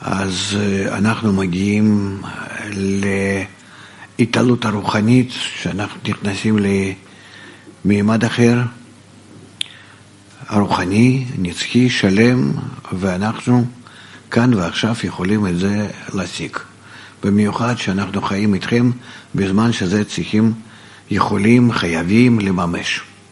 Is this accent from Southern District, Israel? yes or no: no; Rehovot, Central District, Israel; also born or lived in Bnei Brak; רחובות זה עיר, כי אפשר להגיד את המולדת שלי. לפני 40 שנה הכרתי כאן את חוכמת הקבלה, התחלתי ללמוד שהייתי עוד תושב רחובות